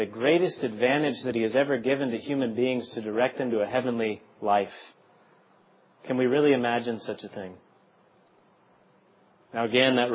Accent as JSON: {"language": "English", "region": "California", "country": "United States", "also_born_or_lived": "South Carolina", "said": "I'm only 35 now, and I spent about 10 years in South Carolina. And there's a certain sense where I'm a Californian, and there's another sense where I'm a Southerner."}